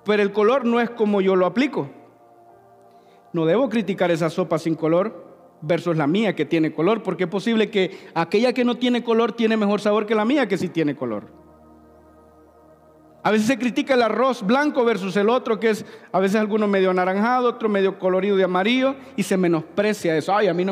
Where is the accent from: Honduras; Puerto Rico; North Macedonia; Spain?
Honduras; Porque yo soy hondureño, pero tengo amigos mexicanos, guatemaltecos, nicaragüenses, costarricenses, panameños, colombianos, hay de todo.